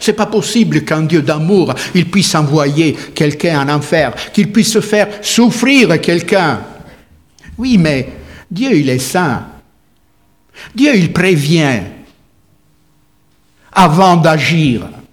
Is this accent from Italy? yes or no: yes; Italy; Pourtant, je ne suis pas français. Hein. Je suis italien.